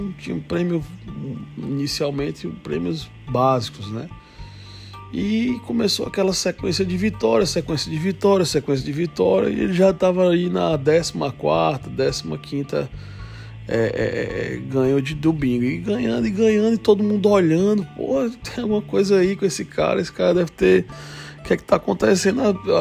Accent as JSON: {"language": "Portuguese", "town": "Currais Novos", "region": "Rio Grande do Norte", "country": "Brazil", "tie": "born or raised there", "said": "E estava na cidade onde eu nasci, lá em Currais Novos."}